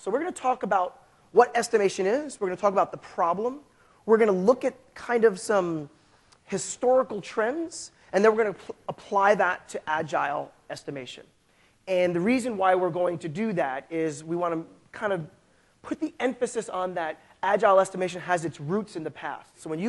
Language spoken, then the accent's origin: English; New York City, New York, United States; moved away as an adult; now in Asia; I am an American, born and raised in New York City. However, I work for a European company. I mean, I actually physically work in Europe, but I live in Asia.